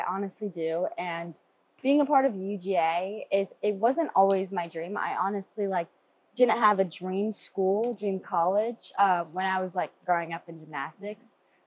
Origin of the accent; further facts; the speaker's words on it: Annapolis, Maryland, United States; I'm a part of the Georgia gymnastics team. I'm a sophomore here and I'm from Annapolis, Maryland.